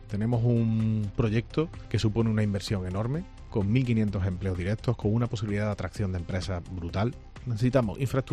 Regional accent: Córdoba, Andalusia, Spain; Sabéis que me gusta hacer política desde la construcción, intentando traer cosas a mi tierra, pero en este caso es que no hay forma porque no, si no se escucha... Mira, en primer lugar, la Variante Sur, todos los que vivimos en Córdoba sabemos, es una falsa ronda en Córdoba.

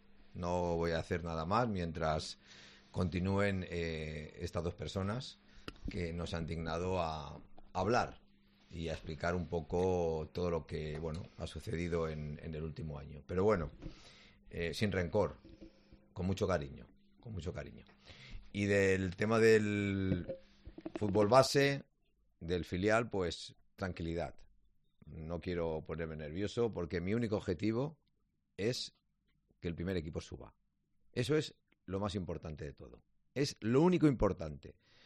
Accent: Cartagena, Region of Murcia, Spain; me alegro que Ferran vaya a mi pueblo. Sí, sí, sí. Mi familia es de aquella zona, de Puerto Mazarrón y de Cartagena.

